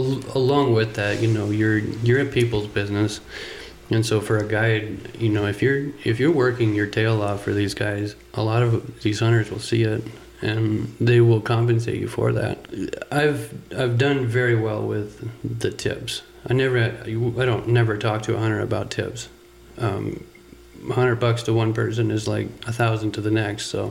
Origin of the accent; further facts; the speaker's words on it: Ohio, United States; where I was born and raised in Ohio. You know, it's a dream of everyone's back there in the Midwest to see the West, to get to experience it.